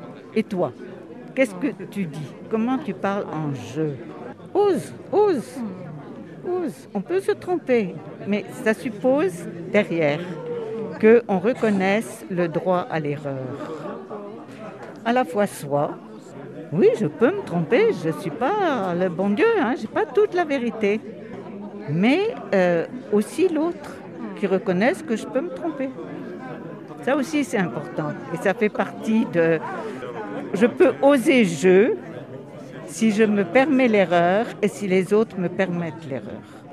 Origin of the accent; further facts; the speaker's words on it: Pamiers, Occitanie, France; je suis de Pamiers, je suis au conseil épiscopal, et je suis de la communauté Notre-Dame, Pamiers.